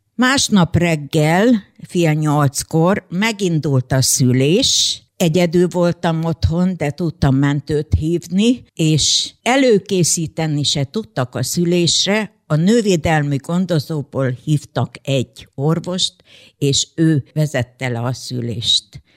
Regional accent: Zakarpattia Oblast, Ukraine; moved away as an adult; now in Debrecen, Hungary; 1971-ben kötöttünk házasságot Kárpátalján. Férjem odavalósi ott született, én is onnan származok.

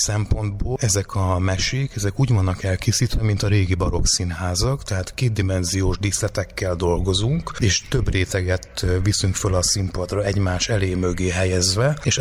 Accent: Nyíregyháza, Szabolcs-Szatmár-Bereg, Hungary; Én Nyíregyházán nőttem föl

